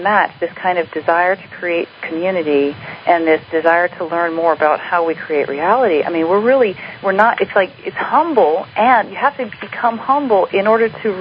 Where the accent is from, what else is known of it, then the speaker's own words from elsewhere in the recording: Virginia, United States; people always think I'm from California, but I'm from the East Coast.